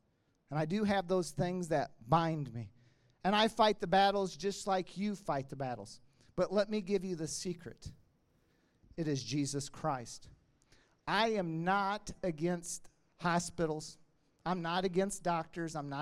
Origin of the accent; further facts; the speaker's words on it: Willard, United States; Pastor James and Bryson and the city of Willard and all of you for this opportunity to be in front of my hometown.